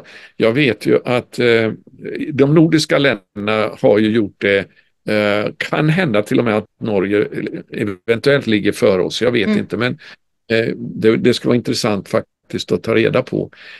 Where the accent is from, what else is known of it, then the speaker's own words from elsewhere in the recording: Sweden; Jag är ju född och uppvuxen i Sverige och har sett med smärta den här utvecklingen som har varit med vårt land.